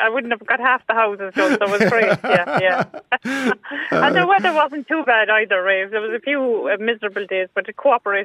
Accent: Ballyferriter, Munster, Ireland; I'm actually close from Ballyferter myself, but I'm here.

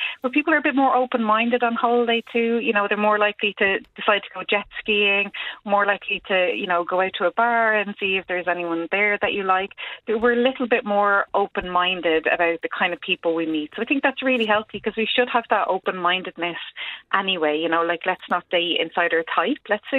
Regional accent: Ireland; as Irish people, we're very sun deprived for most of the year.

